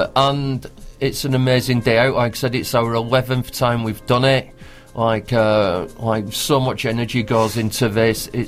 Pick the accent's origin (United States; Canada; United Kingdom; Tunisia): United Kingdom; Manchester, North West England; also born or lived in Salford; I'm originally from Manchester and did live in Salford for a little bit